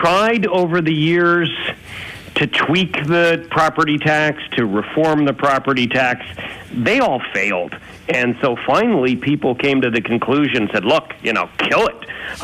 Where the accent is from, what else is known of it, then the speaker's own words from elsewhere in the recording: Pennsylvania, United States; certainly in the area where I'm from Schuylkill and Berks County